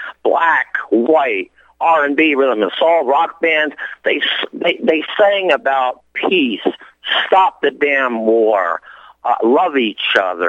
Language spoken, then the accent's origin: English; New York, United States; No. I grew up right outside of Manhattan.